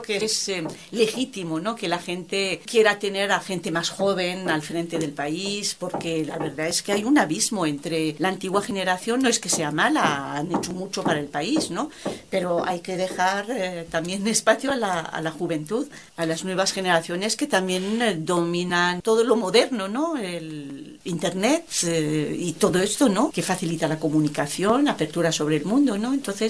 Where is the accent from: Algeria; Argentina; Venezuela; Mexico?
Algeria; Spanish is a second language; also born or lived in Algiers; Bueno, no soy de Argel, pero he vivido bastante tiempo en Argel.